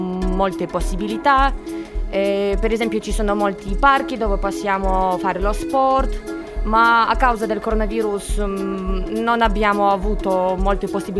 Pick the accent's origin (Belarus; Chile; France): Belarus; Italian is a second language; now in Cagliari, Italy; Vengo da Bielorussia.